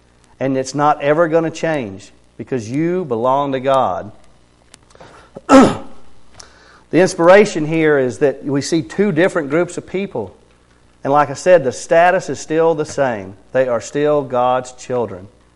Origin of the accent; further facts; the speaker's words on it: Tallahassee, Florida, United States; also born or lived in North Carolina; now in Idaho, United States; I was born in North Carolina, raised in Tallahassee, Florida. And I'm in northern Idaho now.